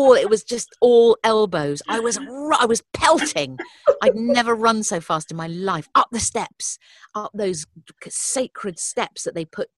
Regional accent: Leatherhead, South East England, United Kingdom; So we grew up outside Leatherhead in a little cul-de-sac, a new build cul-de-sac from the late 60s, and my mum and dad moved there, and it was a very sort of formative 11 years that I lived there before we then moved on.

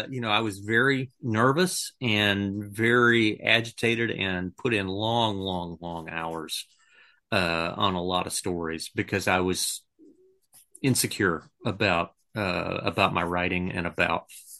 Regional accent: Pensacola, Florida, United States; I grew up in Pensacola. I didn't know anything at all about the rest of Florida.

